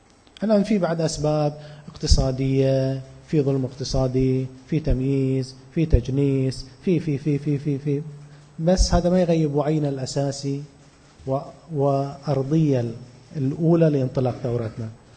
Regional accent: Bahrain; moved away as an adult; هاجرت من البحرين وأنا صغير ما كنت أعرف أستاذ حسن، من عمري 19 سنة 18 سنة عشت برا البحرين، إلا ما رجعت في 92، ما كنت كبير يعني، كنت كان عمري 26 سنة أو 25

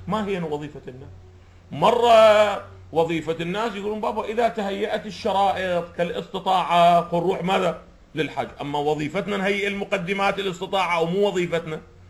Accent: Iraq; وهذا حدث عندنا في العراق

